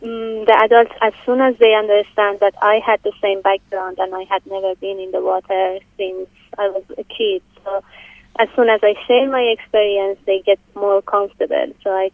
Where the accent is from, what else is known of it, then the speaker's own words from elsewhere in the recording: Tehran, Tehran Province, Iran; English is a second language; I'm from Iran. So I'm from capital city Tehran in Iran, and it was a landlocked country